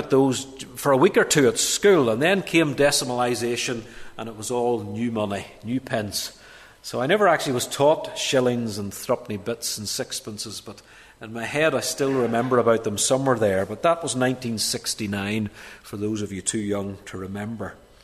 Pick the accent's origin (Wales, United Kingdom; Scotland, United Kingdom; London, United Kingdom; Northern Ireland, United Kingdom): Northern Ireland, United Kingdom; Dromara; And I grew up in Dromara. And I grew up, as I say, the second son of a farmer and his wife … Born in 1965, that makes me 50